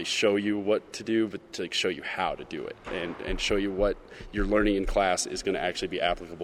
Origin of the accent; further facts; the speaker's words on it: Wyoming, United States; people like, whoa, where are you guys from? Wyoming. Well, where's that? And then we get to show them, like, this is what Wyoming is.